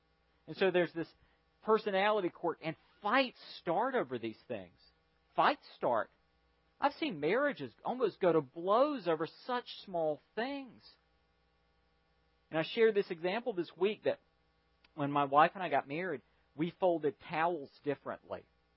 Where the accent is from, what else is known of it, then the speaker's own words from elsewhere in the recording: Ireland; No insults to Germans. I know I'm Irish.